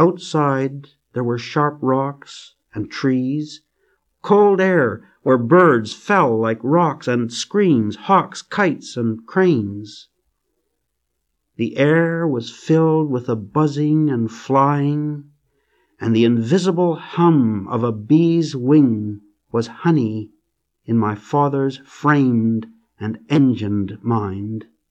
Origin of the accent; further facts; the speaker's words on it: Estevan, Saskatchewan, Canada; I wrote about my hometown, Estevan, Saskatchewan, and tried to see this small town